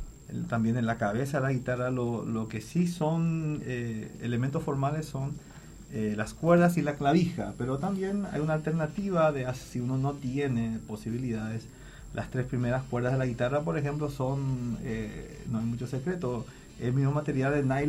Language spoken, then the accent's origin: Spanish; Carapeguá, Paraguarí, Paraguay; en mi pueblo, donde crecí, en Carapeguá, se llama 83 kilómetros de Asunción, la capital del Paraguay.